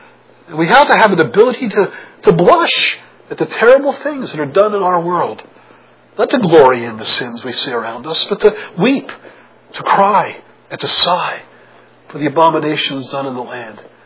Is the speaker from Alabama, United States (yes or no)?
no; New York City, New York, United States; When I grew up in Brooklyn, New York, you can go anywhere.